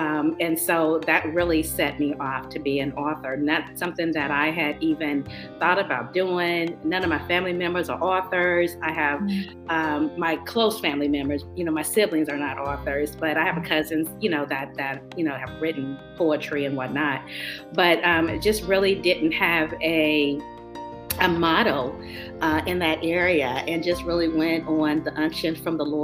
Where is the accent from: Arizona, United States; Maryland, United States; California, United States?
California, United States; Pittsburg; Yeah, I was born and raised in, it's called the Pittsburgh Antioch area, which is